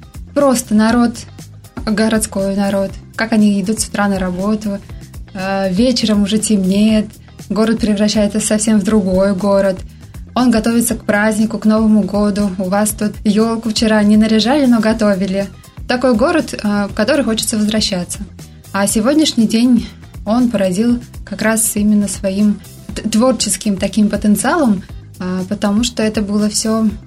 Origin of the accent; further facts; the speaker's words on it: Mari El, Russia; born there; first language Mari; Russian is a second language; когда ты после учебы приезжаешь к себе в родной дом, скажем, в родное село, я родилась в Марфинском районе, и после учебы я приехала в свою ЦРБ, и народ там мари. Ты общаешься с ними на своем родном языке